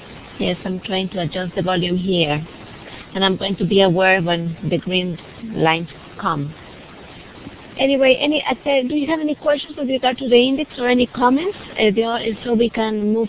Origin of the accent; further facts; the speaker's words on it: Spain; accent: Spanish; English is a second language; and I hope my Spanish accent is not that bothering.